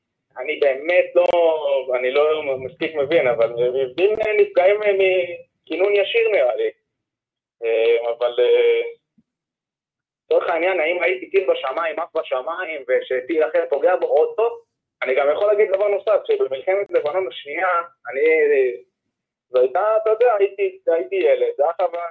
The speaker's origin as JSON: {"language": "Hebrew", "town": "Dan", "region": "Northern District", "country": "Israel", "tie": "born or raised there", "said": "אני מהגליל העליון, בן 26."}